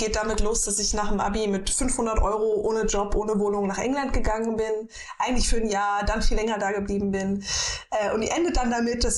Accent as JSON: {"language": "German", "region": "Southern Germany", "country": "Germany", "tie": "born or raised there", "said": "Ich bin in der DDR geboren und meine Mutter ist dann mit mir nach Süddeutschland geflüchtet. Da war ich, also nicht 7, 8, 9 Monate alt."}